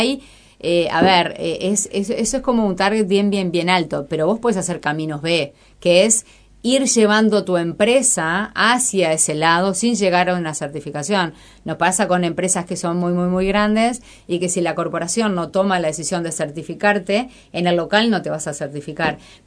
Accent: Uruguay; moved away as an adult; o como uruguaya, yo elegí quedarme en este país

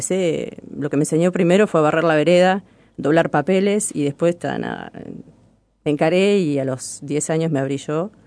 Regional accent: Cerro de las Cuentas, Cerro Largo, Uruguay; born there; En Cerro Largo. 350 kilómetros. Pasas muy rápido y ni lo ves.

